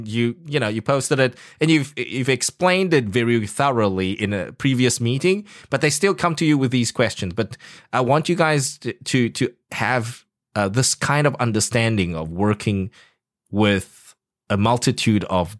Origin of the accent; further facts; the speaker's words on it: South Africa; now in Taiwan; Look, I grew up in South Africa